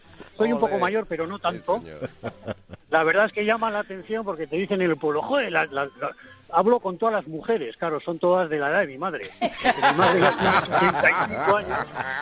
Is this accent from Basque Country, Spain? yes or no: yes; Bilbao, Basque Country, Spain; somos también de Bilbao